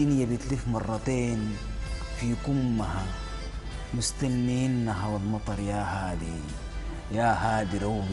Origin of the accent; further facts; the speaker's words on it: Sudan; ونحن كسودانيين لما نعز الزول